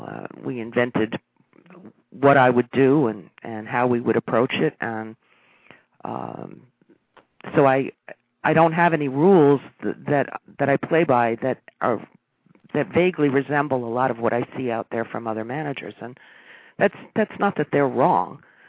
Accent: New York, United States; And I'm from New York, so I don't – it's kind of hard to – pull the wool over my eyes too.

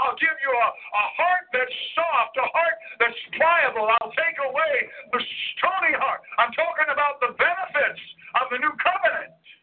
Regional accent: Montana, United States; okay, I know I'm from Montana, but we add 24 hours in a day three times and get up 72 hours.

